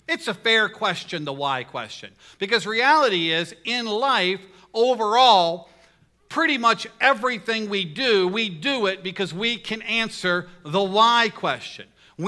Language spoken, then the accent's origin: English; the South, United States; because I grew up in the South.